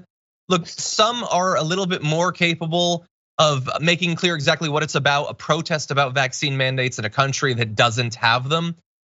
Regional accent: Connecticut, United States; now in Los Angeles, United States; I find it to be kind of unbearably cold in LA. I grew up in Connecticut, and I have been made so weak, David, by West Coast weather.

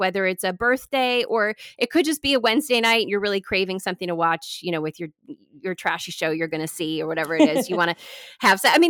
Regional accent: Chicago, Illinois, United States; a lot of digging deeper right in my hometown in Chicago, sure.

